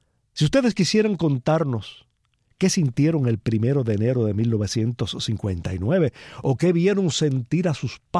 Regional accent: Cuba; born or raised there

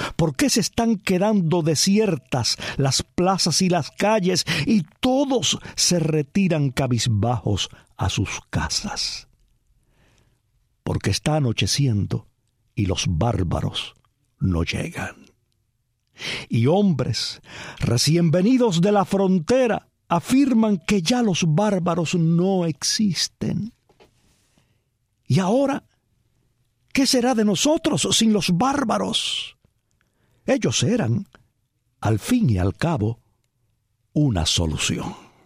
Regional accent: Cuba; Los cubanos tuvimos

